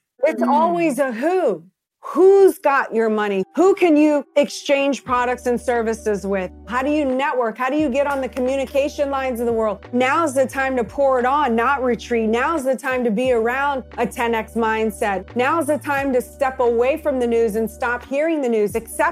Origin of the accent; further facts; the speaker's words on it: New Orleans, Louisiana, United States; Well, I grew up in New Orleans, Louisiana. You know, I had a really great childhood.